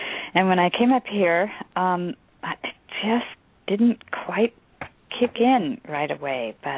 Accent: California, United States; moved away as an adult; I really love Washington State, but it took me quite some time to acclimate. I was from Southern California.

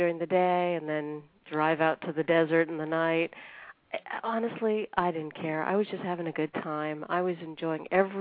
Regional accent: Edmonton, Alberta, Canada; moved away as an adult; I grew up in Edmonton, Alberta, Canada, and I was a dancer there and a professional dancer.

